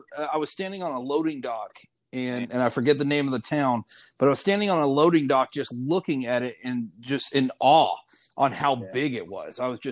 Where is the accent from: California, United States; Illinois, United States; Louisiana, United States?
Louisiana, United States; I said, "We're from Louisiana."